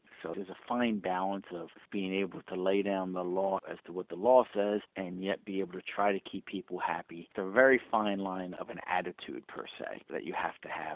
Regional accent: Newark, New Jersey, United States; born there; I was born in Newark, New Jersey.

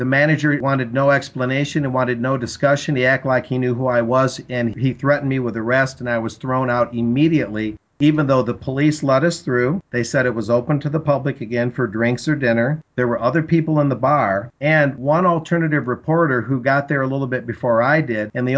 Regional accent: Michigan, United States; I really felt bad that a fellow Michigander, I'm originally from Michigan, had to cancel his room.

